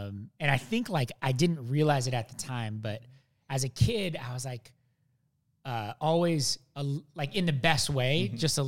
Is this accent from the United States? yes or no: yes; Wenatchee, Washington, United States; also born or lived in Seattle; I grew up in Wenatchee, Washington. I was born in Seattle. My mom and dad are both immigrants.